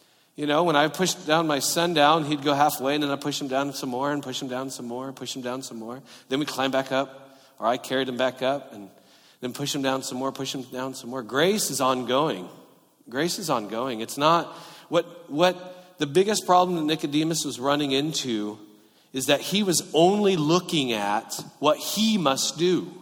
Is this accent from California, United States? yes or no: yes; California, United States; And I'm from Southern California, so snow is in your freezer, right?